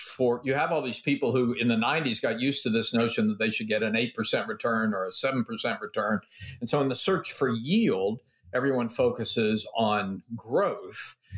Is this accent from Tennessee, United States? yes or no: yes; Tennessee, United States; I grew up in Tennessee on Lookout Mountain, and there was a place called Ruby Falls